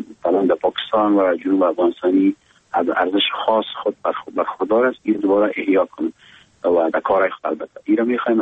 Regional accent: Afghanistan; ما به عنوان یک افغان که گذشته چیزای مختلف از شنیده تجربه کرده

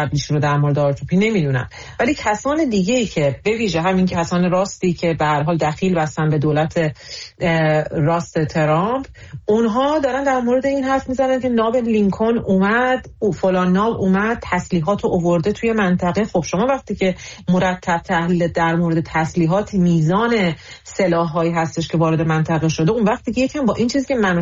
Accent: Iran; به عنوان یک ایرانی که میبینم که چطور همه چیز محول شده

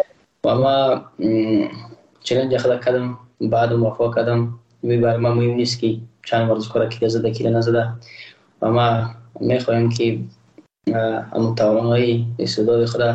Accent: Afghanistan; ما یک افغان هستم و اما یک ملت هستیم

